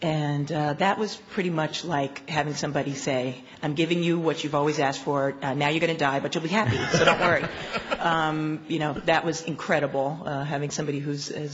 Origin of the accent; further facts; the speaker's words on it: Queens, New York, United States; I am from Queens.